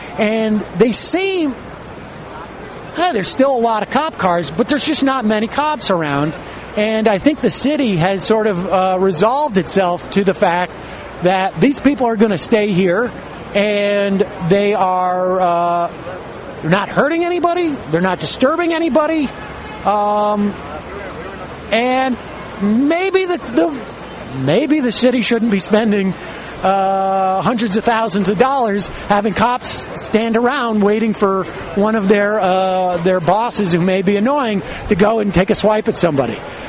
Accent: Worcester, Massachusetts, United States; many people could not have fit into my shul in my hometown of Worcester.

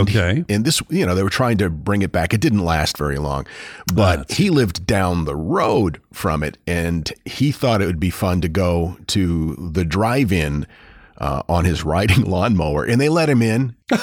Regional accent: Houlton, Maine, United States; if you're living in my hometown of Houlton, Maine, in Aroostook County, northern Maine

